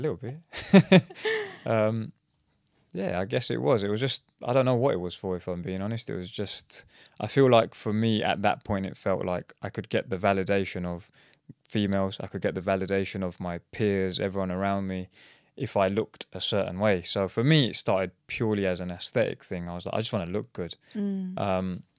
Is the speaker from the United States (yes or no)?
no; United Kingdom; when we go to India, they see us as British people. They don't see us as Indians. And when we're here, they don't see us as British people. They see us as Indians.